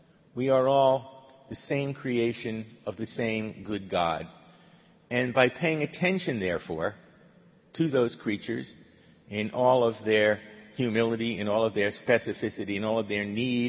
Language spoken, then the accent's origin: English; Brooklyn, New York, United States; I grew up in Brooklyn.